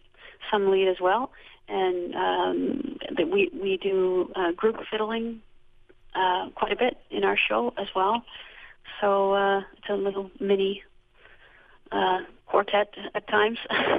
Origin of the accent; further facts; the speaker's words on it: Ontario, Canada; And even in terms of fiddle music, growing up in Ontario, it was similar in that there wasn't one main genre or style